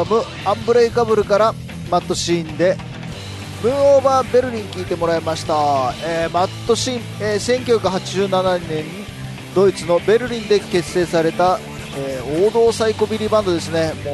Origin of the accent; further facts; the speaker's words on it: Sapporo, Hokkaido, Japan; born there; 僕のね生まれ故郷のね北海道札幌なんかもね昔からねロカビリーがすごい盛んでね